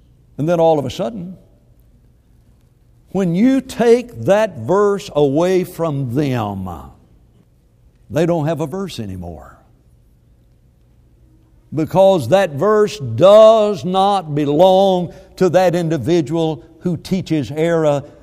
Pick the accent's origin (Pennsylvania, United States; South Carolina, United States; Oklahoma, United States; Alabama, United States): Alabama, United States; I grew up in Alabama. They argue there a lot.